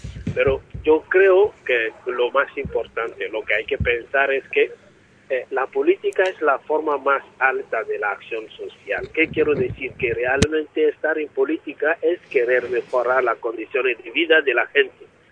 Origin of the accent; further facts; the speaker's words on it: Togo; now in Bilbao, Spain; vengo de Togo, vivo en Bilbao.